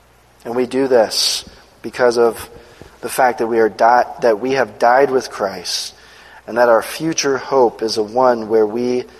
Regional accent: San Diego, California, United States; I grew up in San Diego. I was born and raised, so I was a Chargers fan.

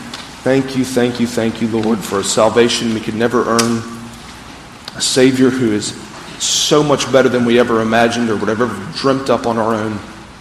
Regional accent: Greenville, South Carolina, United States; growing up in Greenville, you know, coming down 85, you'd see the Michelin building.

